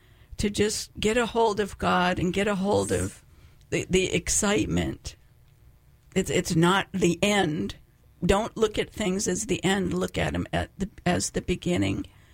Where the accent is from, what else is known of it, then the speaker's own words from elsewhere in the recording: Boston, Massachusetts, United States; I grew up in the Boston area. So, you know, the Boston Marathon.